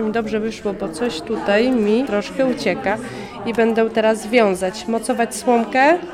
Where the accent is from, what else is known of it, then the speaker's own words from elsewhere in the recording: Urszulin, Lublin Voivodeship, Poland; Jestem z Urszuliny.